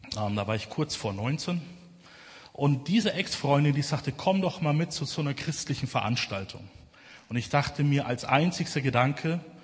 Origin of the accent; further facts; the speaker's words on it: Haßfurt, Bavaria, Germany; saß da dann bei uns in Haßfurt, ich komme aus Unterfranken, großartige Gegend, müsst ihr unbedingt mal vorbeischauen